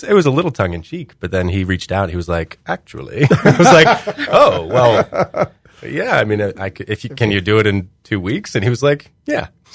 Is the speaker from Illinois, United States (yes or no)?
yes; Galesburg, Illinois, United States; also born or lived in Connecticut; I grew up in theater in Connecticut when I was a child, and then here in Galesburg when I was in high school.